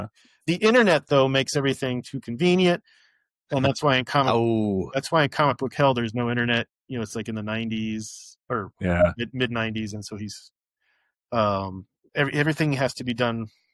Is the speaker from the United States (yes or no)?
yes; Tampa, Florida, United States; when I was a kid growing up in Tampa in the late 80s